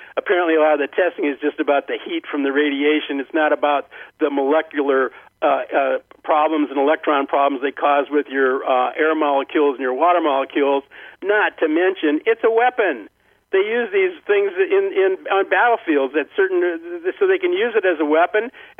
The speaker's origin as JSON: {"language": "English", "region": "Nebraska", "country": "United States", "said": "I'm from Nebraska. That's next to Missouri, the show-me state."}